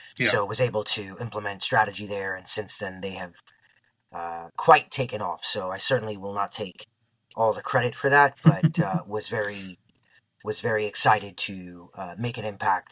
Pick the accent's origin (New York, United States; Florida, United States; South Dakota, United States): New York, United States; Queens; I'm from Ridgewood, Queens, on the border of Bushwick, Brooklyn.